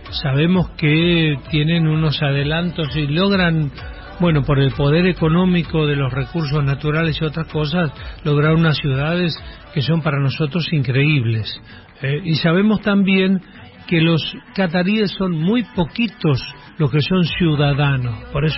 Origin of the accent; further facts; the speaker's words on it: Esquel, Patagonia, Argentina; yo soy de la Patagonia y me tocó gran parte del secundario en Esquel, donde vuelvo, sí.